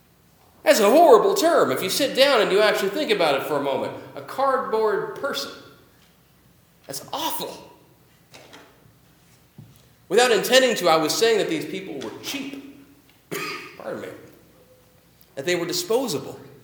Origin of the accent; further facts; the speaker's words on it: Auburn, Washington, United States; I grew up in Auburn, in South King County. When I was a kid, Auburn had a population of about 40,000 people or so. It was not a wealthy town by any means.